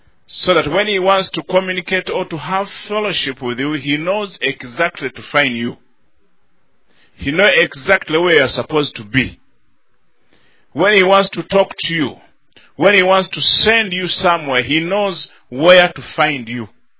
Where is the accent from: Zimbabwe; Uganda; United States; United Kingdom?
Uganda; I come from Uganda.